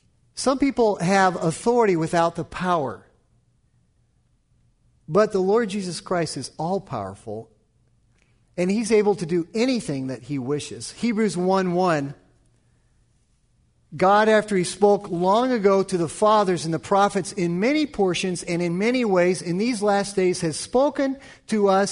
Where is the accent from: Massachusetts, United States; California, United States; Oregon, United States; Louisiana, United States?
California, United States; I'm from California, so I can say these things